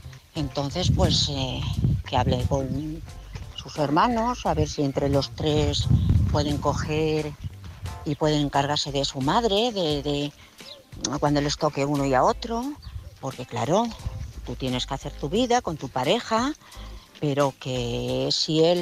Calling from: Madrid, Community of Madrid, Spain; de Madrid.

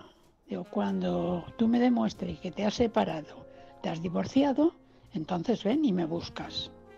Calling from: Valencia, Valencian Community, Spain; de Valencia.

